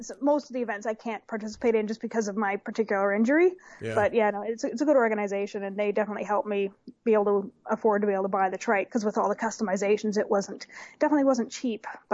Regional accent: Canada; also born or lived in New Zealand; Yeah, so I was born in New Zealand and ended up back in Canada when I was 2. And then went back when I was 19 and stayed for like 8-9 years.

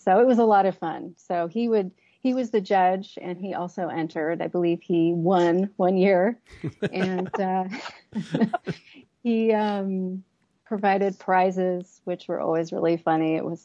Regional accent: Santa Rosa, California, United States; So I grew up in the Bay Area in Santa Rosa, California, which is about an hour north of San Francisco.

